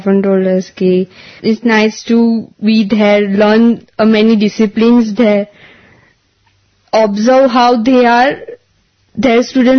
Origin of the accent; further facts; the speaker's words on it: Vadodara, Gujarat, India; I'm coming from Vadodara, Gujarat. I'm a student of cost accounting.